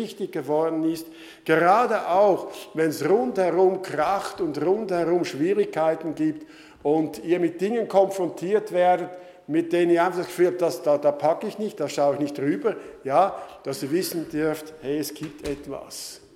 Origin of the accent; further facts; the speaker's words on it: Switzerland; dass die Lebensqualität bei uns in der Schweiz wesentlich verschlechtert wird.